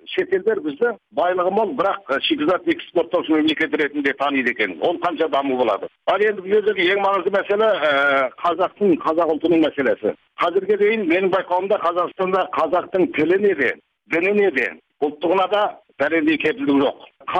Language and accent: Kazakh; China; now in Kazakhstan; Жаңа өзіңіз айтып кеткендей, мен оралманмын. Қытайдан көшіп келгеніме 6 жыл болды.